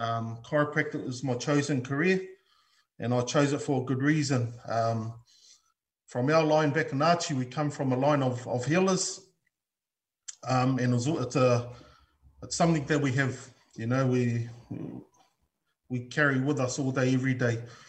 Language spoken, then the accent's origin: English; Rotorua, Bay of Plenty, New Zealand; I'm of Atuan heritage through my dad. I was born and bred in Rotorua, though, and my mum's Australian